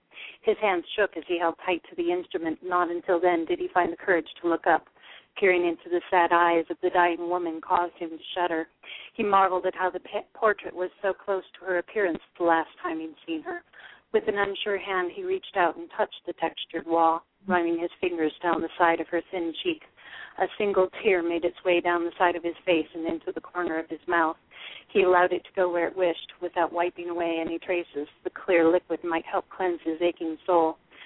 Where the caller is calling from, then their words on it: Utah, United States; I'm calling from Utah.